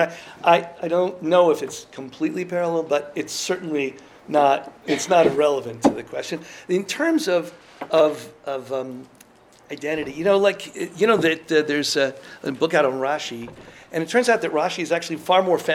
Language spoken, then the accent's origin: English; Midwest, United States; also born or lived in Israel; And so is the fact that I grew up in the Midwest.